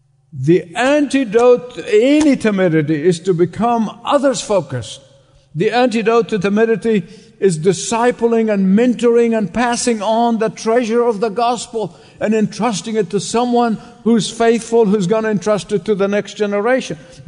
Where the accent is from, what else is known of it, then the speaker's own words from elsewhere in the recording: Egypt; Where I grew up in Egypt is the Coptic church, the Coptic community, roughly about 10 million people.